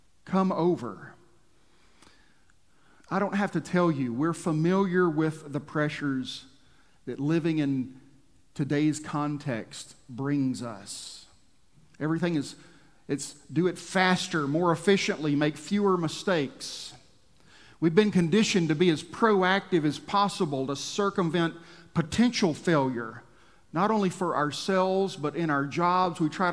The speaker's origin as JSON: {"language": "English", "region": "Texas", "country": "United States", "tie": "born or raised there", "said": "When I was growing up in West Texas, cattle ranching was the main industry. Most of my friends were sons of cattle ranchers"}